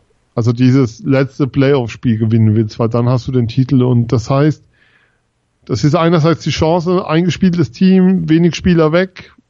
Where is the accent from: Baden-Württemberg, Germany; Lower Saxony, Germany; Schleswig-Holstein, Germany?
Baden-Württemberg, Germany; Mannheim; Wenn ich hier jetzt sage als Mannheimer